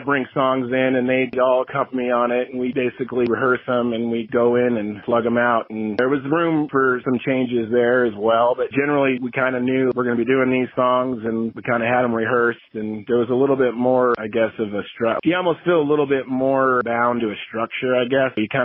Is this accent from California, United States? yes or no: no; Colorado, United States; moved away as an adult; I grew up in Colorado and I've been gone since my early 20s. I just moved back to Colorado within the last year. So even though I grew up here, I'm kind of in new territory.